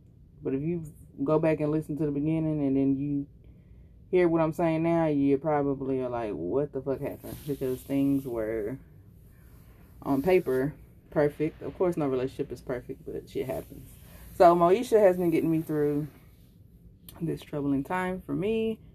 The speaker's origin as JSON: {"language": "English", "region": "Louisiana", "country": "United States", "tie": "born or raised there", "said": "Louisiana, I guess I can say that because we all know. And that area has been pretty much devastated. That is my hometown as well."}